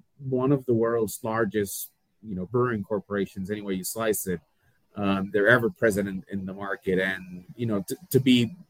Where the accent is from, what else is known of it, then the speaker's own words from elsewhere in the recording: Mexico; growing up in Mexico, Mexico is obviously a very beer heavy culture.